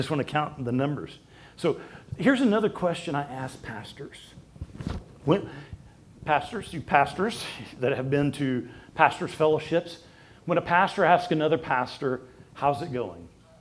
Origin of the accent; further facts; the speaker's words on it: Oklahoma, United States; Where I grew up in Baptist life in Oklahoma, when you say church, you're talking about the building down the street.